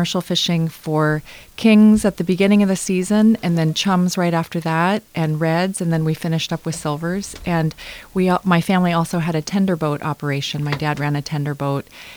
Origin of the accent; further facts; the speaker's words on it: Bethel, Alaska, United States; I was born and raised in Bethel along the Kuskokwim River, actually three little villages outside of Bethel. And I grew up commercial fishing